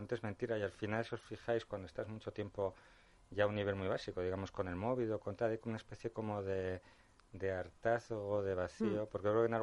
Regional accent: Bilbao, Basque Country, Spain; Siempre comento que soy de Bilbao

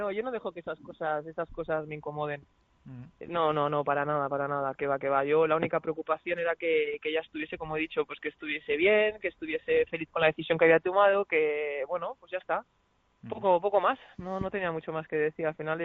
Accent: Cantabria, Spain; Yo es que soy cántabra, ¿vale?

